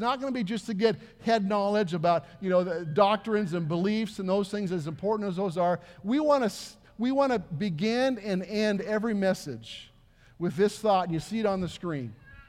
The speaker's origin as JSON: {"language": "English", "town": "San Diego", "region": "California", "country": "United States", "tie": "born or raised there", "said": "I was raised in San Diego, and so my first job, like most people in San Diego, my first job was at a health food store"}